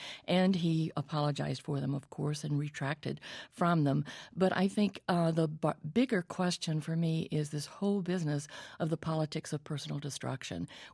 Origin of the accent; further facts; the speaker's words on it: the South, United States; Well, you know, first place as a Southerner